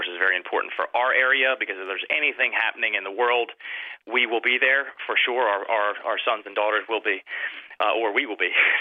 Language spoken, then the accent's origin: English; Virginia, United States; I'm from the Eastern Shore. The Eastern Shore of Virginia, of course, is in the 2nd District